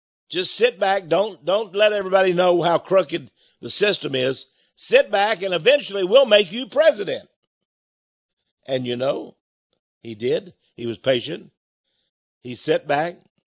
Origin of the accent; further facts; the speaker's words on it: Austin, Texas, United States; I'm here from Austin, Texas, and I know what the guy is.